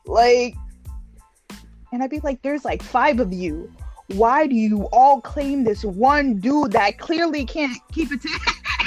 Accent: New York, United States; You don't know, I'm dead ass from New York.

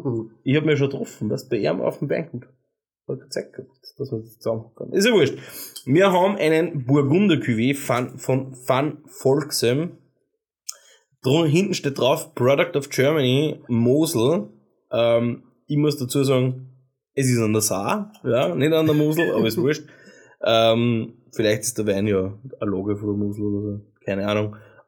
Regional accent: Austria; accent: Austrian; Ja, ich rede österreichisch, somit muss ich das.

